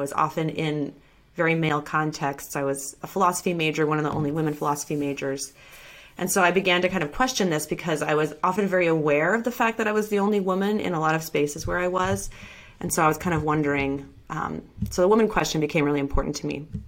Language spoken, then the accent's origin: English; Western United States, United States; I was raised an evangelical Christian, and I grew up in the Western United States in the kind of Mormon belt. So pretty conservative, religious context.